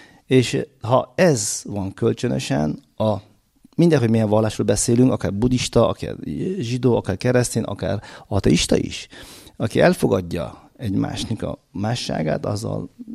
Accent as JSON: {"language": "Hungarian", "country": "Uzbekistan", "said": "én Üzbegisztánból jöttem"}